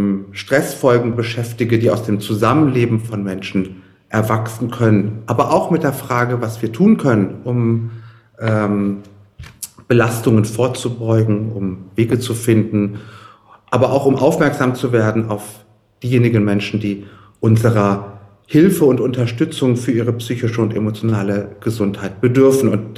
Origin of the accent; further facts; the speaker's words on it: Iran; moved away; Ich habe selbst als Kind im Iran die Islamische Revolution erlebt. Ich war dort als noch Grundschüler, als die Revolution ausbrach.